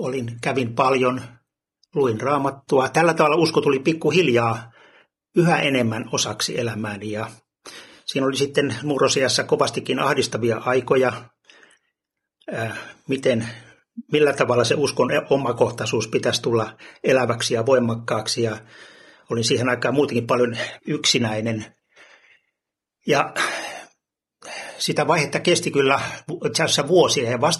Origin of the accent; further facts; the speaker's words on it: Vantaa, Uusimaa, Finland; Olen lähtöisin ihan täältä pääkaupunkiseudulta. Vanhempien juuret kyllä ovat Itä-Suomessa, mutta vähän ennen syntymääni he tänne kotiutuivat ja niinpä olen asunut melkein koko ikäni Vantaalla. Sillähän se oli Helsingin maalaiskunta, kun olin ihan pieni. Synnyin kyllä Helsingin puolella.